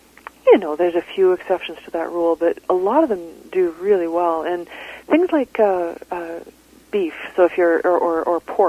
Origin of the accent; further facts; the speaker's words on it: Calgary, Alberta, Canada; Yes, I grew up in Calgary.